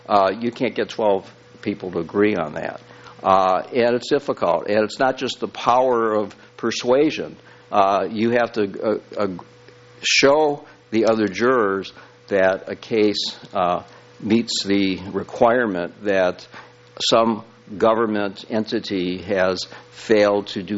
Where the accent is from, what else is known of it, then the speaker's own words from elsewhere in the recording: Midwest, United States; and I grew up in the Midwest and sent them to Ford and General Motors